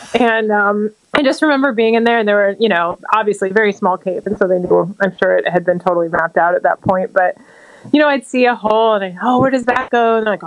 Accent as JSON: {"language": "English", "region": "Michigan", "country": "United States", "tie": "born or raised there", "said": "I grew up in Michigan, and so I knew about caves, but I had never really been to a cave before."}